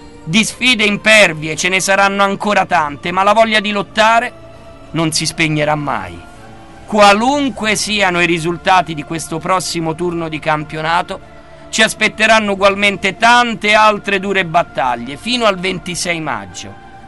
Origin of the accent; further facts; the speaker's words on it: Piacenza, Emilia-Romagna, Italy; born there; now in Rome, Italy; Io sono nato a Piacenza